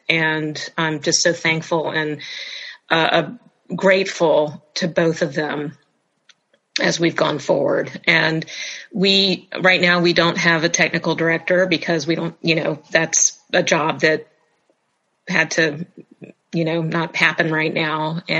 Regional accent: Jacksonville, Florida, United States; and I grew up in Jacksonville, and the first real stage that I ever worked on was when I was 16 years old

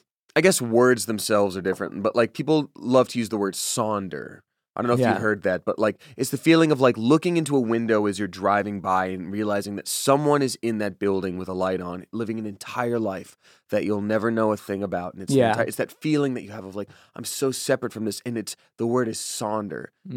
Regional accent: Georgia, United States; I'm from Georgia. Like, that would be, like, an hour drive into Atlanta during a school day, and then I'd miss school.

